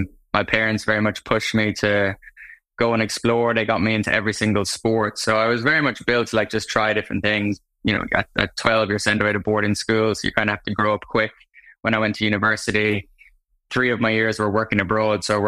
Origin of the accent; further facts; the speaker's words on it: Tullamore, County Offaly, Ireland; I grew up on a farm about 20 minutes outside Tullamore. Like I say, I'm from Tullamore because it's the nearest civilization, but it's a 20-minute drive. My dad, my granddad, they come from a lineage of farmers.